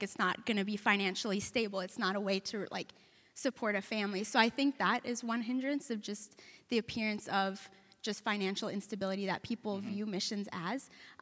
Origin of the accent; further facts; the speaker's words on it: Kenya; now in United States; Yeah, so I grew up in Kenya with my parents who were missionaries there